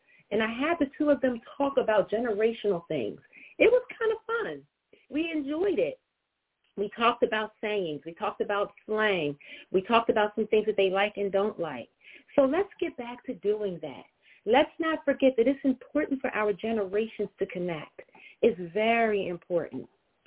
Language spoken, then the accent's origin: English; Pennsylvania, United States; So I'm learning the South because I'm a Northern girl. I am. I'm from the North. I'm from Pennsylvania. And I thought that I had done something when I moved to Maryland.